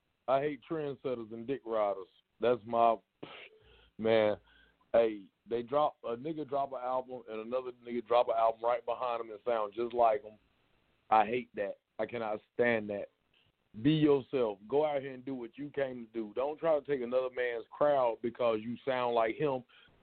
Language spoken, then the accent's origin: English; Lincolnton, North Carolina, United States; also born or lived in Asheville; I was born in Asheville. I was raised in Lincolnton. I popped around outside in Gastonia and Charlotte. I came back to Asheville